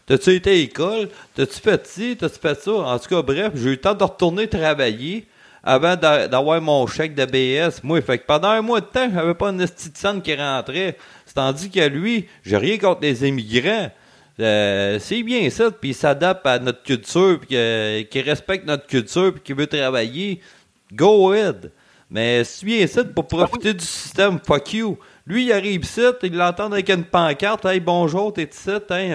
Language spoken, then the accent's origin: French; Quebec, Canada; born there; Moi, c'est pas drôle, là, je suis né au Québec